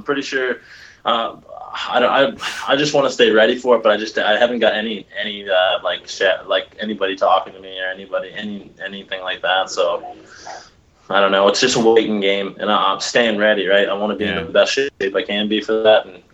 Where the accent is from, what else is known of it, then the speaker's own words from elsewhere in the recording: Woodstock, New Brunswick, Canada; I'm from Woodstock here, and I'll train some there's a boxing club down here